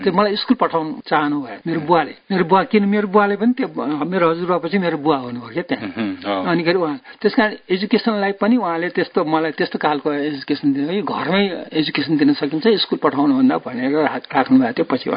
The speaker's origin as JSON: {"language": "Nepali", "town": "Siraha", "region": "Madhesh Province", "country": "Nepal", "tie": "born or raised there", "said": "मेरो घर सिराहा हो।"}